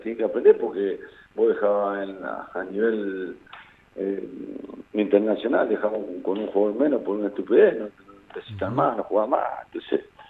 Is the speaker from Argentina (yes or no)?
yes; Mendoza, Argentina; somos prácticamente todos mendocinos